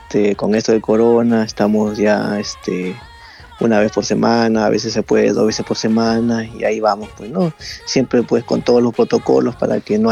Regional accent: Peru; Sí, yo vengo desde Perú ya con este grupo, ¿no?

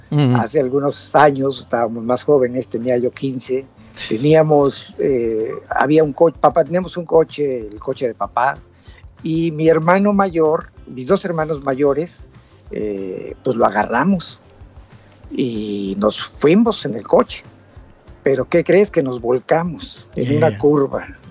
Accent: Mexico; Se entiende que somos mexicanos

